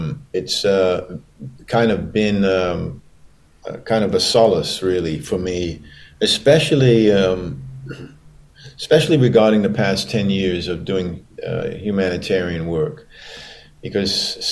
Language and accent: English; Abingdon, South East England, United Kingdom; also born or lived in Yemen / Acton / Kew Gardens; I wasn't born in England. I was born in Yemen because my father was drafted into the Royal Air Force. But, you know, formative years. So we lived in Oxford. We lived on the Royal Air Force Base in Abingdon, in Oxford.